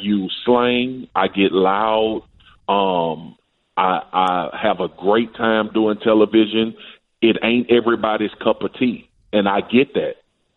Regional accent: Baton Rouge, Louisiana, United States; I'm from Baton Rouge, 45 minutes away from my home in the Superdome

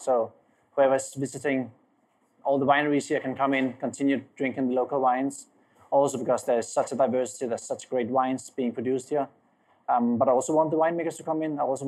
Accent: Copenhagen, Capital Region of Denmark, Denmark; So I'm from Europe, so we'd start drinking a little bit earlier, which meant that every summer we will take a trip from Copenhagen, Denmark, where I'm born and raised, and drive down to the south of France

